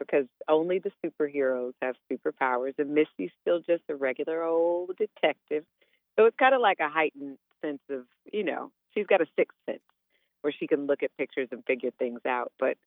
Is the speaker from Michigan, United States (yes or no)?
yes; Detroit, Michigan, United States; Yeah, I'm from Detroit, born and raised.